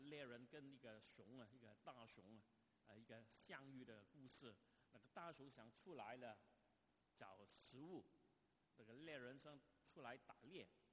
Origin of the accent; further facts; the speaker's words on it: China; 我们中国人呢，我们中国的新贤